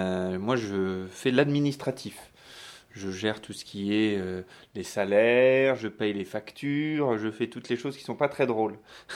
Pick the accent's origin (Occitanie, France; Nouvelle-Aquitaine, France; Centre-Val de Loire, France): Nouvelle-Aquitaine, France; Poitiers; Je suis originaire de Poitiers, j'ai fait mes études à Bordeaux, puis à Grenoble, et je suis revenu pour créer ces fameuses entreprises à Poitiers